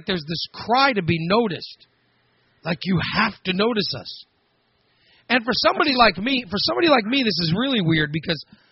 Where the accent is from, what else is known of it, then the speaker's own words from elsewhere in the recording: Chicago, Illinois, United States; I was born in Chicago. I grew up a Cubs fan.